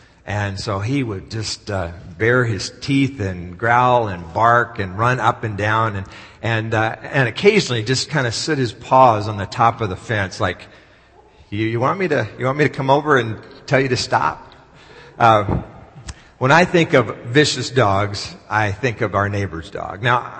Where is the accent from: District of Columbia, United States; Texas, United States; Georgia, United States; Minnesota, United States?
Texas, United States; Dallas; when I was growing up in Dallas.